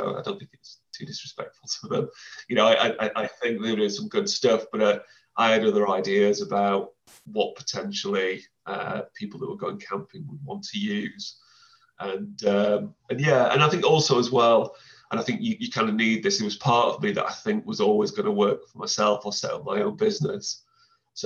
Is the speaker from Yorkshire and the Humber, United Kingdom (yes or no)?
yes; Sheffield, Yorkshire and the Humber, United Kingdom; I grew up in Sheffield, which is useful for these kind of things, obviously being surrounded by the Peak District.